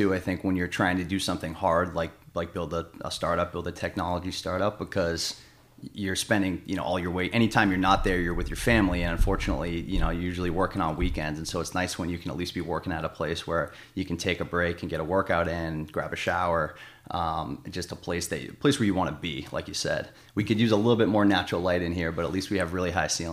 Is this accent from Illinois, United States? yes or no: no; Boston, Massachusetts, United States; moved away as an adult; So I grew up in the Boston area originally, and then went to college out in the Midwest, which is where I met my wife.